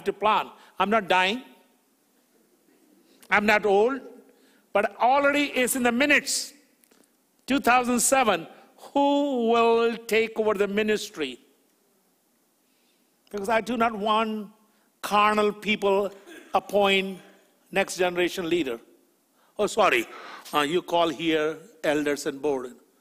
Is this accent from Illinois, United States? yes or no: yes; Chicago, Illinois, United States; I'm from Chicagoland. Chicago is known for cheesecake.